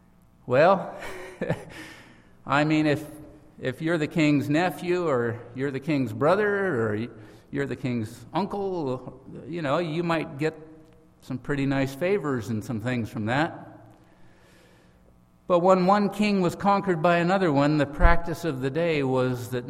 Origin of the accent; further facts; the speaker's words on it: Canada; I'm a Canadian boy, pretty conservative, I would say, pretty modest raising